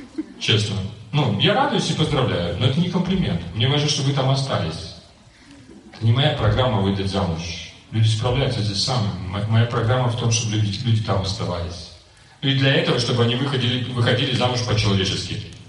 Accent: Riga, Latvia; Я хоть и из Риги, у меня ориентация до сих пор правильная

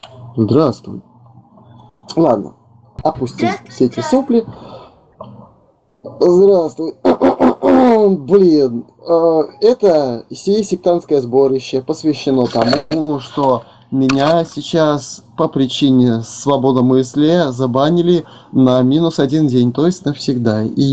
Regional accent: Russia; я не с Украины, и я не белорус. Хоть у меня английско-немецкие корни, но я коренной россиянин и живу в центре. И не буду говорить, что у меня там родословные, все мои предки были простыми крестьянами и трудились на поле.

